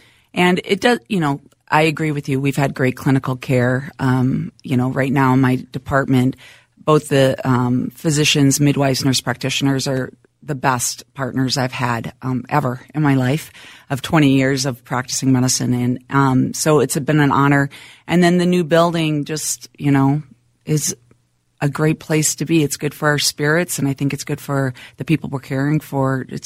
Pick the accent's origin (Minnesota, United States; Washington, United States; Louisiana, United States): Minnesota, United States; also born or lived in North Carolina; So Minnesota, born and raised, grew up right here in town.